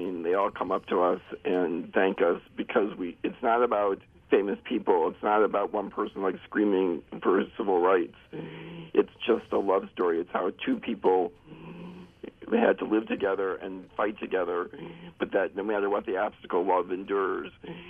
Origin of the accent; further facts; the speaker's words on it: Cleveland, Ohio, United States; moved away as an adult; I grew up actually in Cleveland, Ohio, not that far from where you guys are.